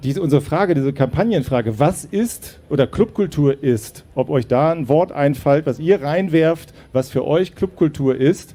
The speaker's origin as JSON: {"language": "German", "town": "Lüneburg", "region": "Lower Saxony", "country": "Germany", "said": "aber ich komme aus Lüneburg mal ursprünglich"}